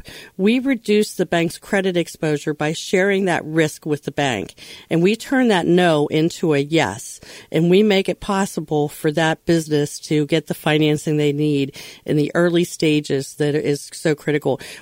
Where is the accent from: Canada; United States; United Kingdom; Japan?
United States; Pittsburgh, Pennsylvania; Yes, growing up in Pittsburgh, we would get confused on Saturdays because we thought the Steelers were playing, and it was actually the Hawkeyes.